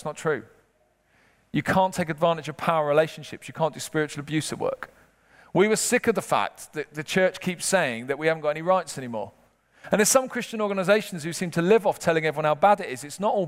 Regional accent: Peckham, London, United Kingdom; I'm originally from Peckham, where Del Boy's from

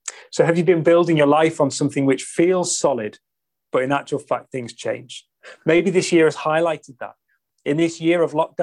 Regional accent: North West England, United Kingdom; We grew up on the Wirral, and the Wirral is kind of, a lot of it is sandstone, particularly kind of on the west side of the Wirral, loads of it is sandstone.

